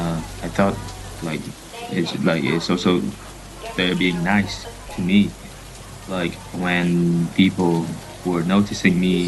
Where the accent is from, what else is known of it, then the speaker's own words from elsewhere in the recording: Vietnam; now in Canada; I'm from Vietnam. I live here in Canada